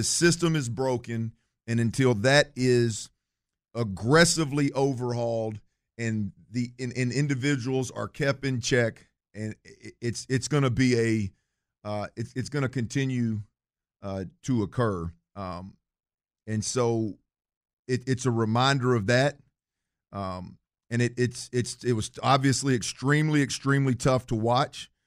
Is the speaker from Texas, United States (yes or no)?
yes; Baytown, Texas, United States; I mean, growing up in Baytown, Texas, I may have a little different perspective because it's a very diverse city.